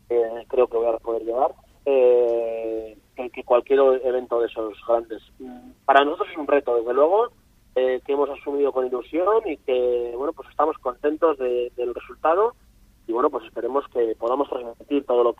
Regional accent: Laredo, Cantabria, Spain; Somos los dos de Laredo.

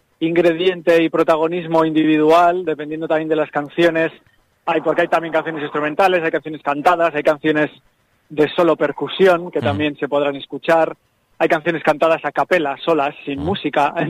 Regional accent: Bilbao, Basque Country, Spain; en la banda estamos pues cinco personas que somos de Bilbao alrededores

